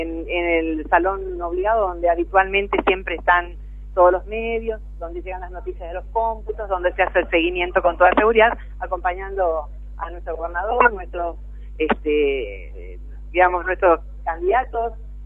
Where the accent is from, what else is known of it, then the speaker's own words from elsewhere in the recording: Chaco, Argentina; Como buena chaqueña